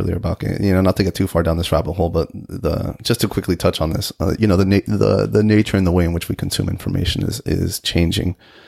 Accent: San Diego, California, United States; now in Sacramento, United States; When I moved here from San Diego, I moved here because I wanted to work for the legislature. Mm-hmm. You know, I miss surfing. I grew up surfing.

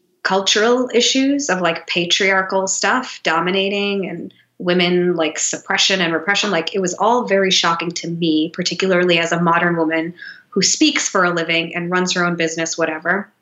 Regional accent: Detroit, Michigan, United States; moved away as an adult; also born or lived in New York; move to Detroit, which is where my parents are. I grew up in Detroit.

